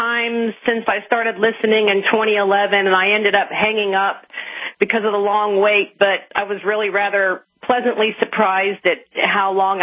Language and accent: English; Dallas, Texas, United States; I'm giving away my city. I'm from Dallas.